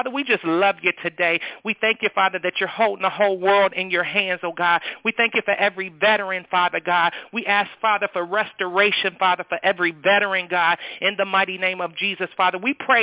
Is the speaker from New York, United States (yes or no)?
no; Cincinnati, Ohio, United States; I'm from Cincinnati, Ohio